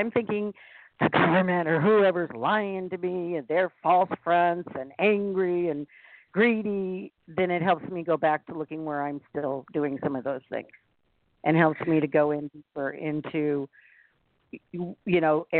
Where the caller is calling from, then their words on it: Costa Rica; I'm calling from Costa Rica.